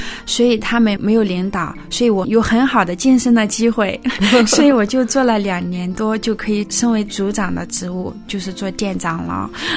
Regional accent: China; 外国人他问我是不是中国人，我说是的，他问我来自哪里

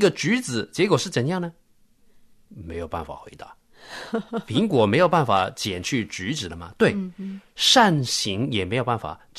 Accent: China; 这个我想在我们中国人的那种表达文化的表达里面常常出现。

